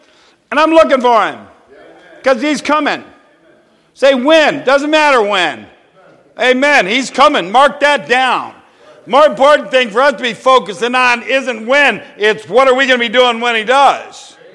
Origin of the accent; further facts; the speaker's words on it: Ohio, United States; When I grew up in Northern Ohio as a kid in the early 60s, I guess, I was, well, yeah, 7, 8 years old.